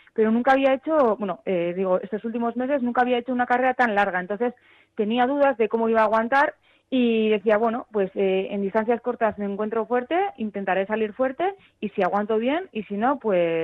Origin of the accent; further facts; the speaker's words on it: Bilbao, Basque Country, Spain; now in Zumaia, Spain; Yo hace unos años ya que vivo en Gipuzkoa, en Zumaia, pero bueno, yo soy de Bilbao